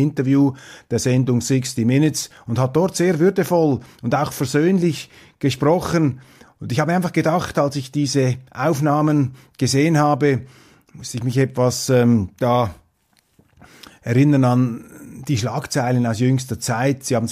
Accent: Switzerland; Und wir bilden uns als Schweizer ein, dass hier eben auch der wahlverwandtschaftliche, geistige Befruchtungsprozess hier zwischen den beiden Ländern besonders intensiv läuft.

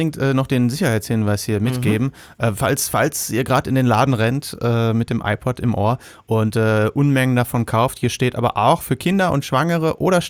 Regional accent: Germany; als Deutscher

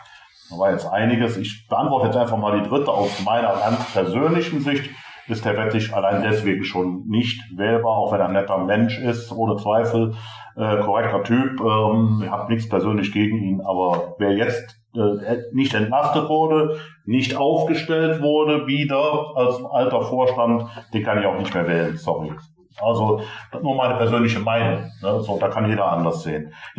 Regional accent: Hürth, North Rhine-Westphalia, Germany; ich komme aus Hürth, also das sind zwei Unterschiede, muss man schon sagen

